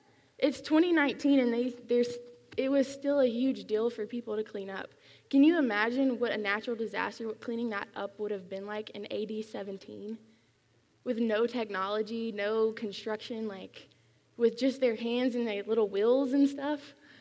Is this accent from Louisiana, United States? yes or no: yes; Louisiana, United States; I'm originally from Louisiana